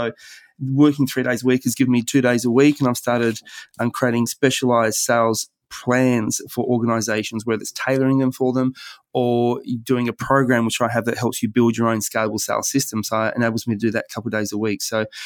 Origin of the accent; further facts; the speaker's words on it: Perth, Western Australia, Australia; I've relocated here in December, so I've been here now 6 months. Perth is my hometown.